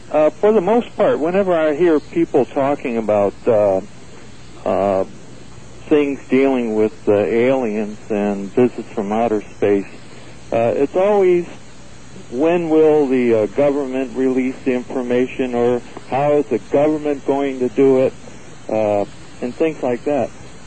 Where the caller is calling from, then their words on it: Oceanside, California, United States; I'm calling from Oceanside, California.